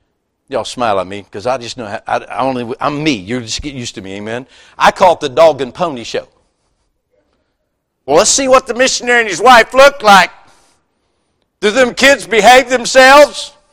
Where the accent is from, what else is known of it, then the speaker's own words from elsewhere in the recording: West Virginia, United States; because I am a redneck from West Virginia.